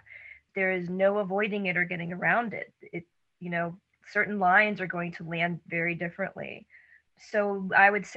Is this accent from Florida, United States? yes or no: no; Atlanta, Georgia, United States; it's a home away from home, but I'm also from Atlanta.